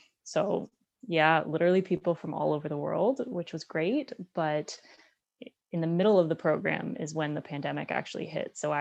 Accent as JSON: {"language": "English", "town": "Toronto", "region": "Ontario", "country": "Canada", "tie": "born or raised there", "said": "I'm from Toronto. I grew up in the east end of the city, mm-hmm. on the Danforth, actually."}